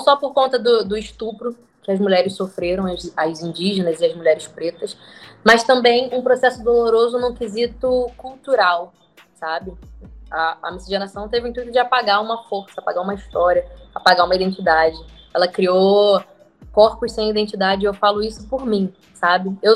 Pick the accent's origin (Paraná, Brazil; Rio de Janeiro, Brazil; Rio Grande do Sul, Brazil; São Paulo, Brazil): Rio de Janeiro, Brazil; São Gonçalo; eu sou nascida e criada em São Gonçalo, e meus pais melhoraram a condição financeira deles nesse tempo, e hoje eu moro em Botafogo.